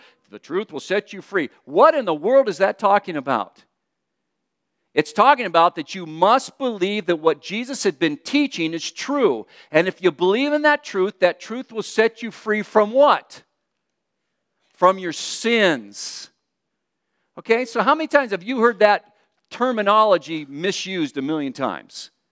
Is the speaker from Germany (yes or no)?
no; Ireland; I'm Irish. I think we're like that too, Irish people, right?